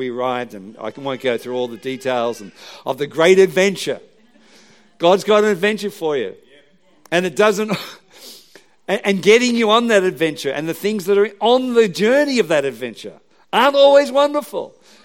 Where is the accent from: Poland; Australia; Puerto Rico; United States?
Australia; So Bernie's like, well, we're from Australia.